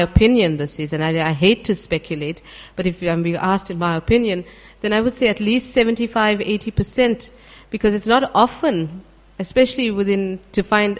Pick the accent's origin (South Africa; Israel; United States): South Africa; I was born and raised in South Africa within an Indian community.